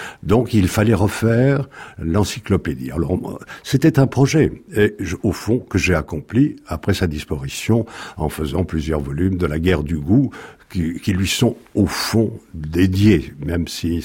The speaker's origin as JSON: {"language": "French", "town": "Bordeaux", "region": "Nouvelle-Aquitaine", "country": "France"}